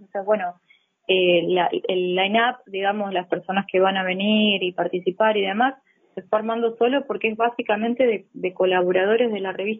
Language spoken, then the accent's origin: Spanish; General Alvear, Mendoza, Argentina; yo soy de Alvear, y ahora vamos a trabajar con Tupungato, salir un poco de la capital